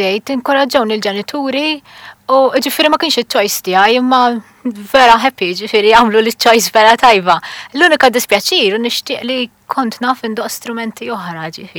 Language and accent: Maltese; Birkirkara, Central Region, Malta; born there; Iva, u twilid bil-Kirkara. Bdejt nistudja il-pjano, l-mużika, meta kellha 5 snin, ġifieri, u anke kont qed naqas għalhom il-5 snin.